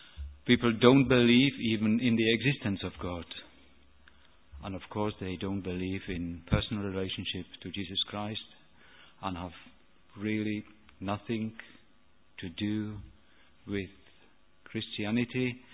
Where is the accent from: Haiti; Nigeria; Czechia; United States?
Czechia; moved away; I'm a born Czech. I grew up in Czechoslovakia under communism. I didn't like the system. I fled the communist system 25 years ago and went to Germany.